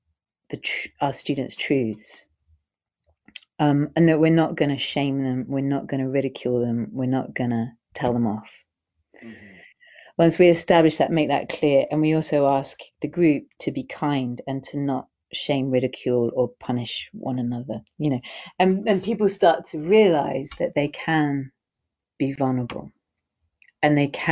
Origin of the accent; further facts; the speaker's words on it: England, United Kingdom; for me as an English middle class white woman, what got told it wasn't welcome was my body, my emotions, my wildness, my spirituality, my earth-based indigeneity